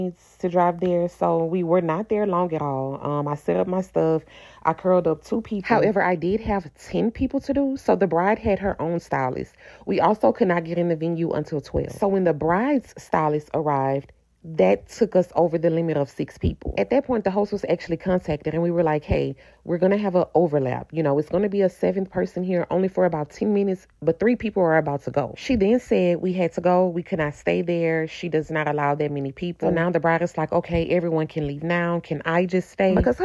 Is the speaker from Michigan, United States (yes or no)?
no; Louisiana, United States; I'm from Louisiana. I was hired to do a wedding in Montgomery, Texas.